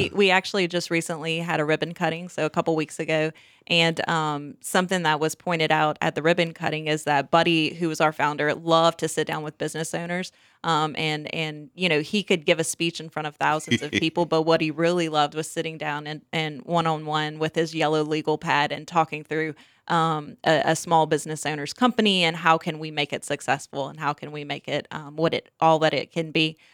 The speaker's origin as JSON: {"language": "English", "region": "Louisiana", "country": "United States", "said": "I am from Acadiana. That's correct."}